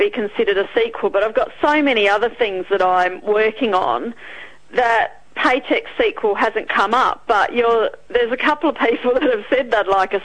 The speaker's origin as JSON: {"language": "English", "country": "Australia", "said": "but I'm Australian. I want to be published here"}